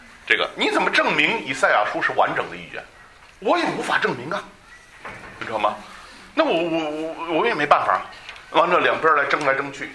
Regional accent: China; 欧洲人旅行不像我们中国人旅行哈，我们中国人旅行呢，一般尤其是到一些有文化的地方呢，就看，哦，不错，挺好

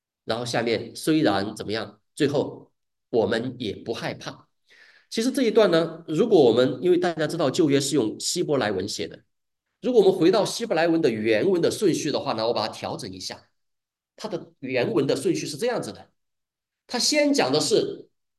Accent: Chongqing, China; now in United States; 那我老家在重庆，重庆有很多什么东西？防空洞。

